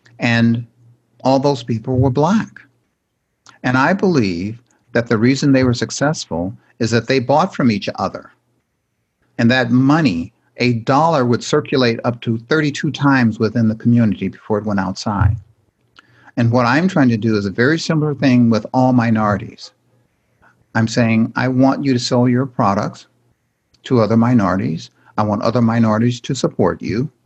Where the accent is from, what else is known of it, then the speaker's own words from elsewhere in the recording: Indiana, United States; I grew up in Indiana. And in Indiana, it's the law. You have to play basketball.